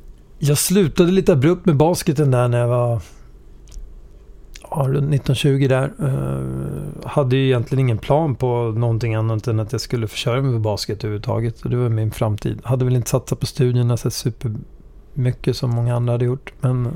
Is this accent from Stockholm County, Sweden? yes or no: yes; Södertälje, Stockholm County, Sweden; Jag är född och uppvuxen i Södertälje. Växte upp med en väldigt härlig, mycket kärlek i familjen. Och var mycket i Ungern. Mina föräldrar kommer från Ungern ursprungligen.